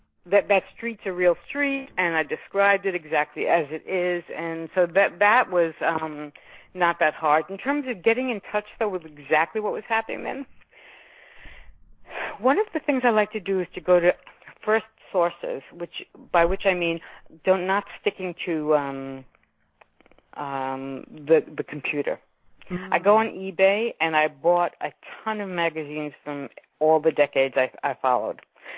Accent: Brooklyn, New York, United States; Well, I grew up in Brooklyn.

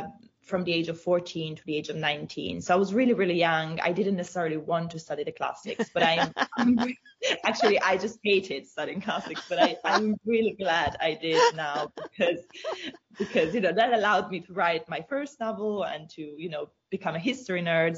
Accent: Italy; also born or lived in United States; I was born in the US, but I grew up in Italy.

